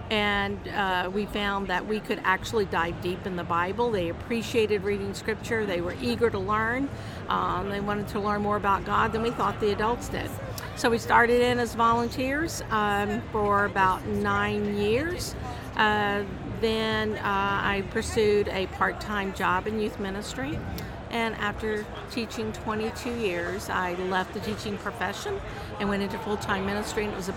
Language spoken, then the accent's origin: English; Belmont, North Carolina, United States; I'm from Belmont, North Carolina.